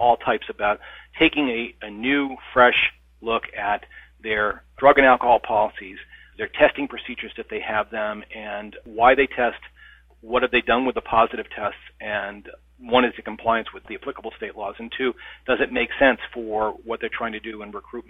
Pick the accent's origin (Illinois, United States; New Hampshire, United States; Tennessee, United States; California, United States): New Hampshire, United States; So as a result, many states, including my home state of New Hampshire, unemployment is hovering around 2.1%.